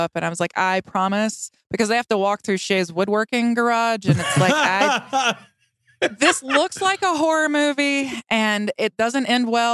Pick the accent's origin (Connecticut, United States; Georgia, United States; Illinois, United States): Georgia, United States; now in Wyoming, United States; I grew up in South Georgia. And both my parents are deeply Southern Baptist.